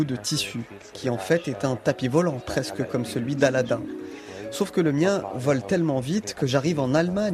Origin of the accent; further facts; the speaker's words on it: Nablus, West Bank, Palestine; j'ai 19 ans et je suis de Naplouse, en Palestine.